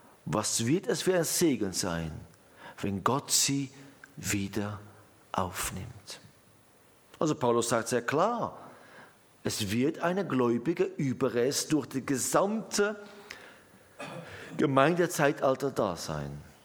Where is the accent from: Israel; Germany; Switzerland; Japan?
Israel; Ich bin in Israel aufgewachsen. Ich war da in meiner anderen Kindergarten, Schule, Studium, alles.